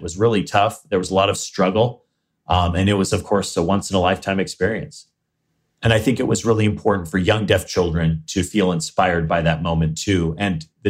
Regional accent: Arizona, United States; You know, I'm from Arizona. I'm not a fisherman. We don't have an ocean in Arizona, if you know what I mean.

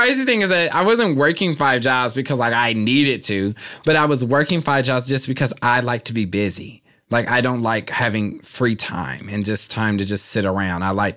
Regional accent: Kansas City, United States; moved away as an adult; Oh, I'm from Kansas City.

